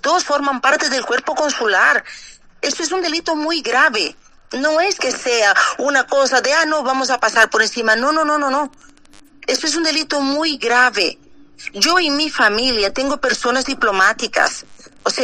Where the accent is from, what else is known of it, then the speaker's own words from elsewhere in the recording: Lisbon, Portugal; also born or lived in Angola; Yo nací en Angola, he crecido en Lisboa, tengo doble nacionalidad, porque mi familia, la mitad son portugueses, la mitad son angolanos, y mi familia, todo el mundo tiene doble nacionalidad.